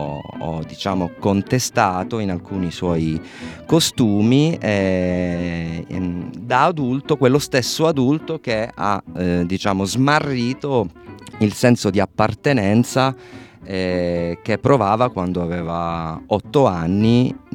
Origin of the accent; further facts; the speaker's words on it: Crotone, Calabria, Italy; L'ossessione era di voler narrare e descrivere l'infanzia passata a Crotone, una città verso la quale ho sempre provato un sentimento contrastante negli anni, anche un po' di disprezzo e contestazione, come credo capiti ad ogni persona verso la propria città natale